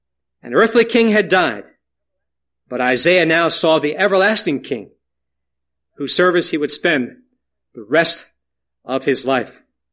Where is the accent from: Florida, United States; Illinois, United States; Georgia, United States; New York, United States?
New York, United States; Yonkers; It was on March the 5th, 1951, 7-year-old, boy growing up in the Bethany Chapel in Yonkers, New York